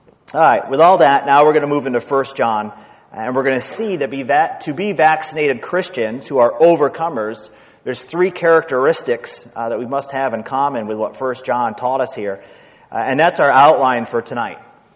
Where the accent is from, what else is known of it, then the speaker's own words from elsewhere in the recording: New York, United States; accent: Yankee; now in Naples, United States; And I grew up in New York. I'm supposed to talk fast. You know how hard it was just to lose that accent? Every once in a while it comes out.